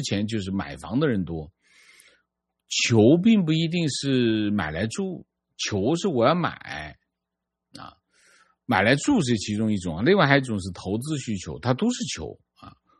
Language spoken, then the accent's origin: Chinese; China; 我也是中国人，我真心热爱这片土地，